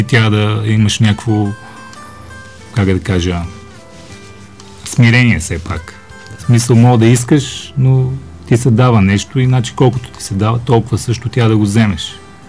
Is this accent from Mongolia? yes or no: yes; Mongolia; аз съм от Монголия, аз съм роден в Монголия